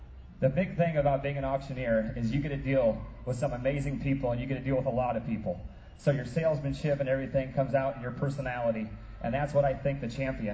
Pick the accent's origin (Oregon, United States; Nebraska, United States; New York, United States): Nebraska, United States; Columbus; from Columbus, Nebraska.